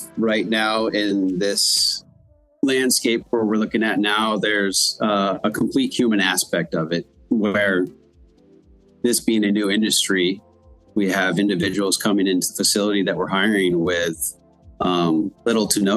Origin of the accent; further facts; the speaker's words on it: California, United States; moved away as an adult; also born or lived in Taiwan; I grew up in Southern California and lived there till about the age of 27. And then I took a little bit of a migration to Taiwan, where I lived for about 9 years.